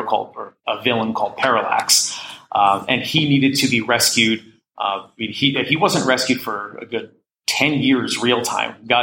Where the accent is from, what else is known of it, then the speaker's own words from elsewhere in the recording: East Coast, United States; I have a lot of strong opinions. I'm from the East Coast.